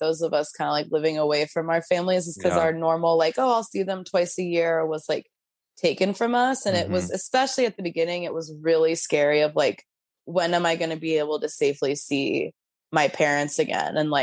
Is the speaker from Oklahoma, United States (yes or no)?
yes; Tulsa, Oklahoma, United States; I'm from Tulsa, and there's like a small but mighty Jewish community